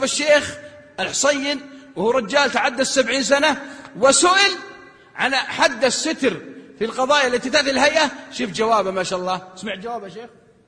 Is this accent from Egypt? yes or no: no; Al-Qassim, Saudi Arabia; حتى لو تجي عندنا بالقصيم يمكن ينسون ما يسلمون عليك